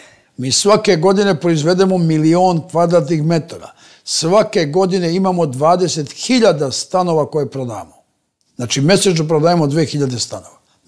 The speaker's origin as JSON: {"language": "Serbian", "town": "Peć", "region": "Peć District", "country": "Kosovo", "said": "Mi smo iz Peći, sa Kosova i Metohije, popeli se na krov sveta u tom poslu."}